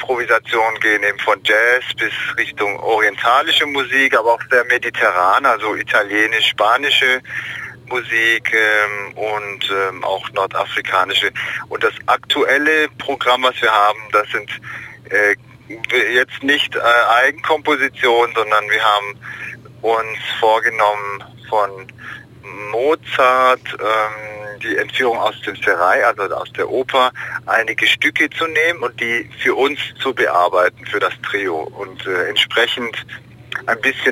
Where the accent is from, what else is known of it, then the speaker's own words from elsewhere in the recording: Ulm, Baden-Württemberg, Germany; born there; now in Freiburg, Germany; Ich bin gebürtiger Ulmer